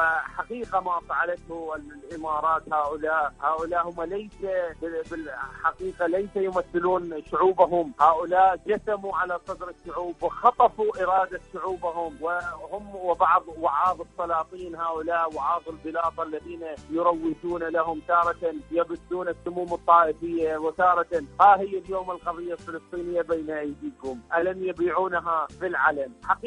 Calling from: Iraq; من العراق

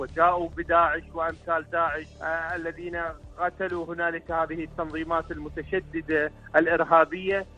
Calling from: Iraq; من العراق

